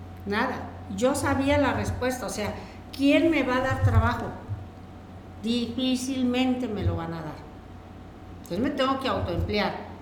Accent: Monterrey, Nuevo León, Mexico; Vivíamos en la Ciudad de México y llegamos aquí a Monterrey. Ya tenía yo acá 3 hijos viviendo. Entonces dije, me regreso a mi tierra, a lo mío

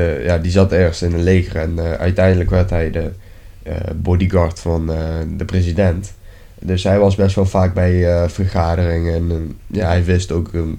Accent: Georgia; Dutch is a second language; moved away; ik ben 17. Mijn hobby's zijn sporten. En, ja, ik kom uit Georgië.

